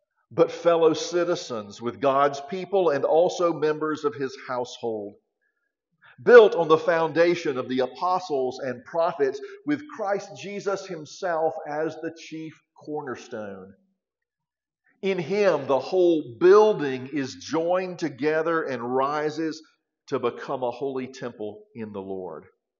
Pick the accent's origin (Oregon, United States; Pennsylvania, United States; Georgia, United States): Georgia, United States; a girl who had grown up there, in Taylor County, and I grew up in Taylor County